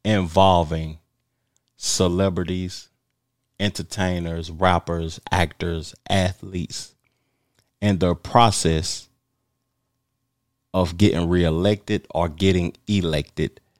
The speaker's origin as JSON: {"language": "English", "region": "Tennessee", "country": "United States", "said": "I'm from Tennessee. I can't help it. Like, if you from my hometown and you hating on … then you don't even like your own people"}